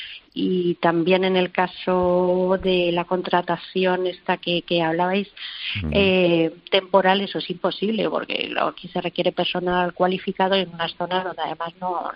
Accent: Cuenca, Castilla-La Mancha, Spain; de Cuenca.

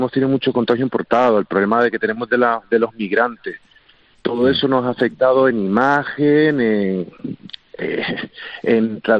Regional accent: Spain; No solo somos los claro, españoles los que estamos mal.

